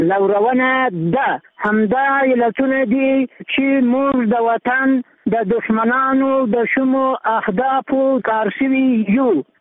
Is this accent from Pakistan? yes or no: no; Afghanistan; بلکې زما په نظر په اول قدم کې د دې بدمرغیو سبب پخپله موږ افغانان یو